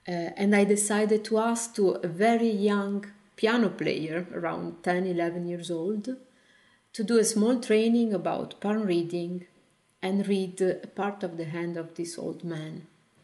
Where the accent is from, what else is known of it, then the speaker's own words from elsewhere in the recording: Bologna, Emilia-Romagna, Italy; It was an invitation and a commission by Fondazione del Monte in my hometown in Bologna.